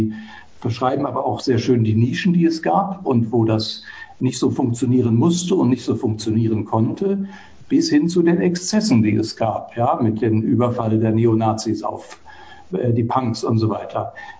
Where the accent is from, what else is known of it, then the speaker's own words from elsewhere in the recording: West Germany, Germany; now in Leipzig, Germany; Ich komme aus dem Westen, ich bin seit 92 in Leipzig